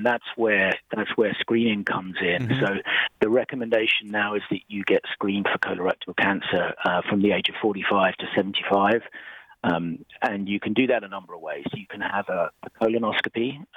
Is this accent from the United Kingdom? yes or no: yes; United Kingdom; You know, I'm British